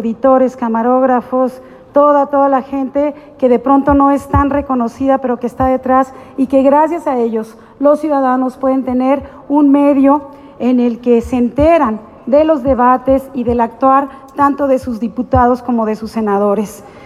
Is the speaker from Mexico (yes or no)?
yes; San Miguel de Allende, Guanajuato, Mexico; Yo soy de San Miguel de Allende